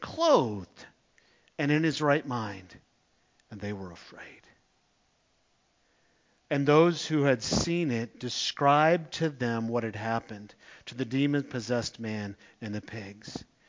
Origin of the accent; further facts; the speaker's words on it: Wisconsin, United States; I grew up in Wisconsin where we're pretty quiet and reserved